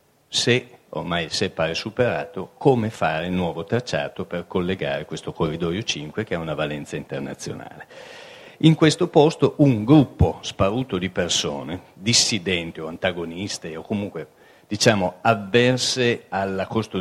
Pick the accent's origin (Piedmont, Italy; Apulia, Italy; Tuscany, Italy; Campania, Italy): Piedmont, Italy; Turin; la muda, come dicono dalle mie parti a Torino